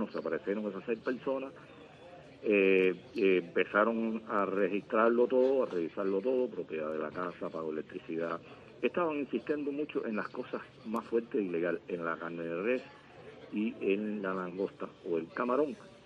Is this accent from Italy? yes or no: no; Cuba; Yo nací en Cuba, viví en Cuba, llevaba 50 años